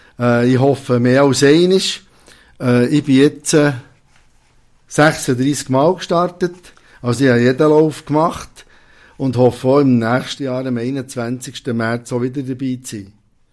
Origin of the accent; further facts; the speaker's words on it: Kerzers, Fribourg, Switzerland; ich bin in Kerzens aufgewachsen und in die Schule gegangen und habe jetzt in Murten ein Treuhandbüro.